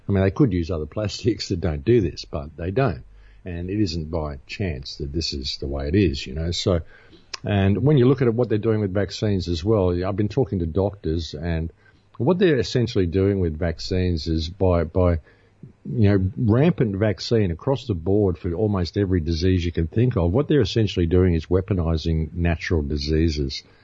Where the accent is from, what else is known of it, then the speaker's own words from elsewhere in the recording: Australia; I'm an Australian tourist and I don't use credit cards.